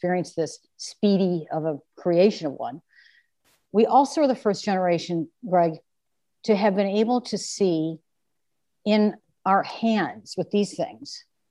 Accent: Midwest, United States; Anyhow, I know this sounds really Pollyanna-ish. I am from the Midwest.

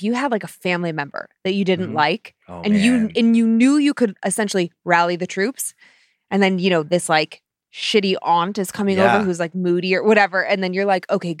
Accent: Vermont, United States; I'm from the I'm from the Green Mountains of Vermont.

